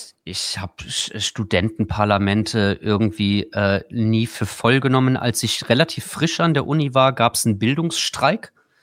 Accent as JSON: {"language": "German", "town": "Trier", "region": "Rhineland-Palatinate", "country": "Germany", "said": "Ich komme ja aus Trier und da war Wahlkampf"}